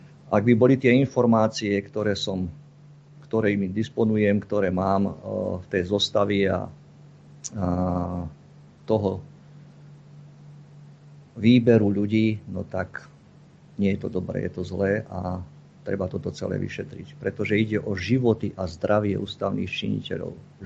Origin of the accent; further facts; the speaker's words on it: central Slovakia, Slovakia; Pozdravujem aj Nora na Stredné Slovensko, odkiaľ pochádzam.